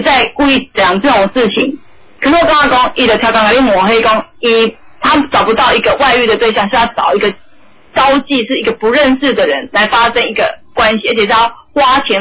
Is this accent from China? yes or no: no; Taiwan